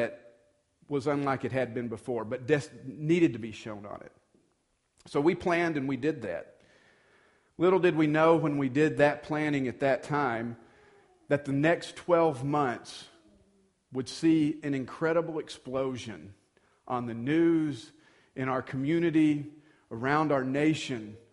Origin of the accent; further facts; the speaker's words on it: the South, United States; also born or lived in Texarkana; even though I grew up in the South in the 80s